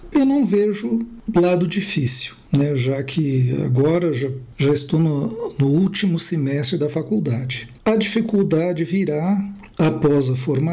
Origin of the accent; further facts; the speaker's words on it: Bagé, Rio Grande do Sul, Brazil; moved away as an adult; now in Brasília, Brazil; sou natural de Bagé, no Rio Grande do Sul, tenho 64 anos e 40 anos de Brasília.